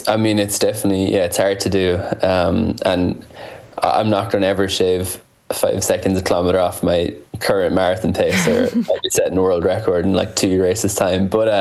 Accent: Ireland; I'm Irish

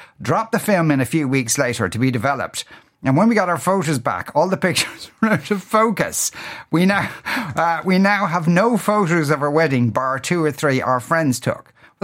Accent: Clondalkin, County Dublin, Ireland; also born or lived in Ennis; born in Ennis 39 years ago. The doctor came around to check the babies with a huge cigar in his gob. I grew up in the Dutch village in Clondalkin in the 80s and 90s.

